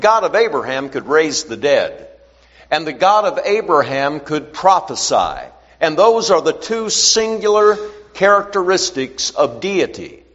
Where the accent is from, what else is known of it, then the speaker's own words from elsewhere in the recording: Illinois, United States; I'm from Illinois. I've not preached down in this part of the country too much, but a little bit.